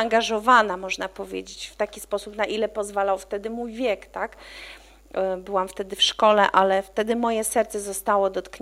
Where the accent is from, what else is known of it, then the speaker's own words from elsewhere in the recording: Gdańsk, Pomeranian Voivodeship, Poland; Dlatego, że ja pochodzę z Gdańska i ja widziałam te strajki na własne oczy.